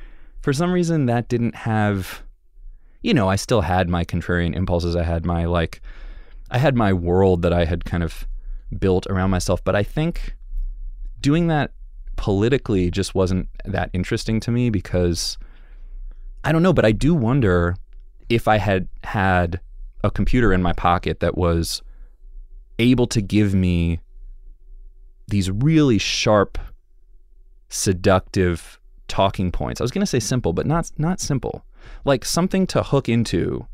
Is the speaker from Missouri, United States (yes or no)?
no; Connecticut, United States; I grew up in the Connecticut suburbs. There's nothing very interesting about the Connecticut suburbs.